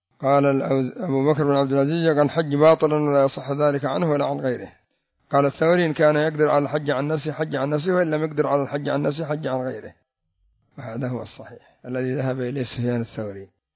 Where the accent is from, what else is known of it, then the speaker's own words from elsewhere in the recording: Yemen; لكن مثلا الآن ربما عندنا في اليمن في هذه السنة يحتاج الحاج إلى 15,000 سعوديا